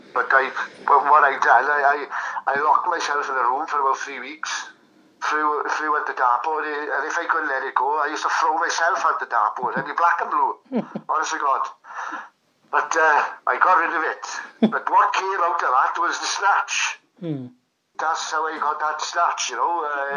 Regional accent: Wales, United Kingdom; Being Welsh didn't help at the time, I got to say.

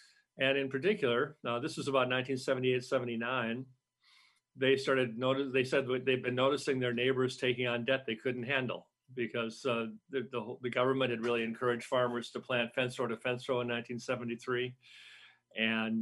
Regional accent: Minnesota, United States; Well, it's in the house I'm in right now. It's in a suburb of Minneapolis, Minnesota.

